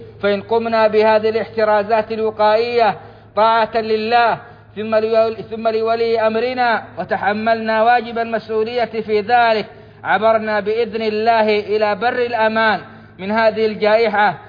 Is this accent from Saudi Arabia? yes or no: yes; Saudi Arabia; بلادنا السعودية